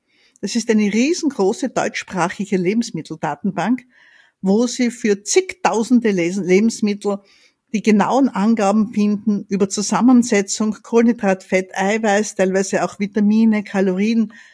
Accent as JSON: {"language": "German", "region": "Styria", "country": "Austria", "said": "Ich komme ja aus der Steiermark."}